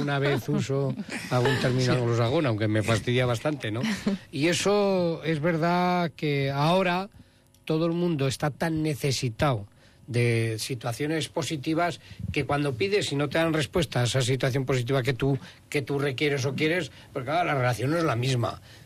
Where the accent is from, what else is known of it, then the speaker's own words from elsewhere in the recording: Aragon, Spain; hay que hacer de tripas corazón, como se dice en mi tierra. Esto no es anglosajón, esto es aragonés.